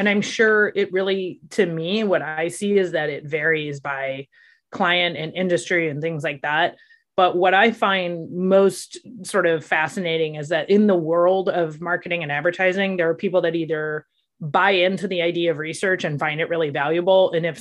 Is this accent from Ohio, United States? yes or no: yes; Ohio, United States; And I was a kid from Ohio.